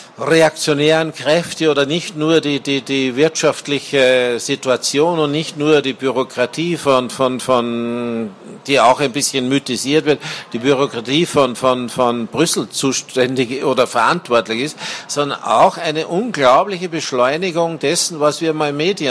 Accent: Salzburg, Austria; ich komme ja aus Salzburg

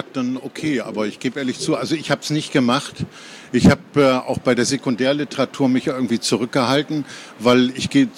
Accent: West Germany, Germany; now in Rostock, Germany; Also ich komme ja auch aus dem Westen. Ich bin ja erst 1990 nach Rostock gekommen

